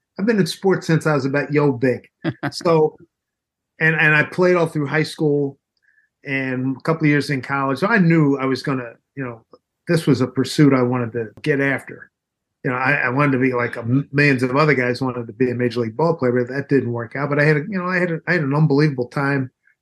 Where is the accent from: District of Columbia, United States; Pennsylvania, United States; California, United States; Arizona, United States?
Pennsylvania, United States; Philadelphia; Growing up in Philly, Bill Campbell was the man at the time, in the 50s and 60s, in late 50s, early 60s